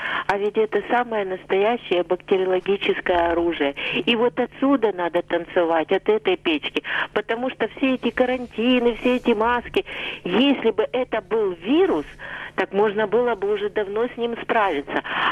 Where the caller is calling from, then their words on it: Kyiv, Ukraine; Добрий вечір, це Київ.